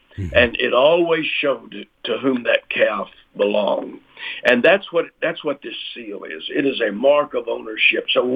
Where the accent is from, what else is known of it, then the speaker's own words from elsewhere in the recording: Fort Worth, Texas, United States; I mentioned I grew up in Fort Worth.